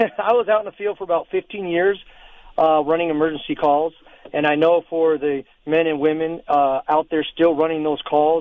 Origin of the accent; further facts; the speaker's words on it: Tucson, Arizona, United States; I was a student, born and raised in Tucson, went to Palo Verde High School. I then attended the University of Arizona.